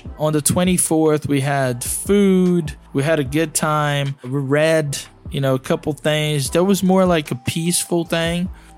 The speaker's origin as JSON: {"language": "English", "town": "Belo Horizonte", "region": "Minas Gerais", "country": "Brazil", "second_language": "English", "said": "So I'm from Belo Horizonte, Minas Gerais, but my relatives are from Rio de Janeiro."}